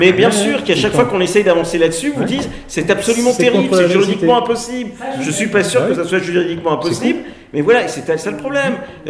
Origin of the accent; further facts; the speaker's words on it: France; tout le monde verra que je suis français, que je raisonne et que je fonctionne comme un français, parce que j'ai été éduqué comme ça.